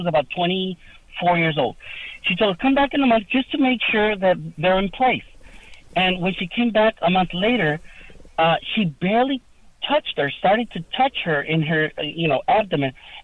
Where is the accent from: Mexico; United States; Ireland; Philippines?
Mexico; very traditional in like third world countries like Mexico, China. I'm from Mexico.